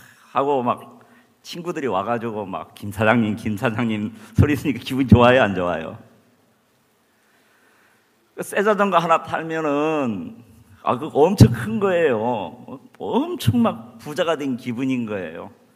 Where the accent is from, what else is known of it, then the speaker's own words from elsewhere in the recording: Chungju, North Chungcheong, South Korea; 쭉 올라오면서 제 고향인 이렇게 충주를 이렇게 지나게 되거든요. 거기 제 고향 생각이 많이 나더라고요.